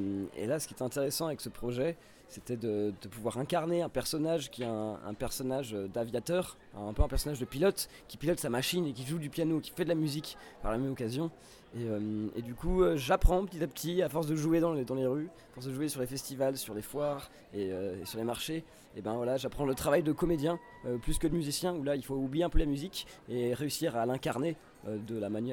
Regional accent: Évian, Auvergne-Rhône-Alpes, France; Parce que je viens de Haute-Savoie

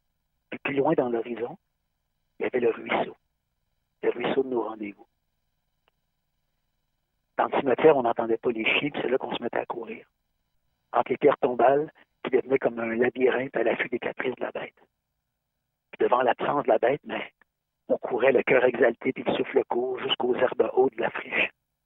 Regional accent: Quebec, Canada; je suis allé chez mes parents qui habitent en Montérégie, près de la frontière américaine. C'est là où j'ai grandi

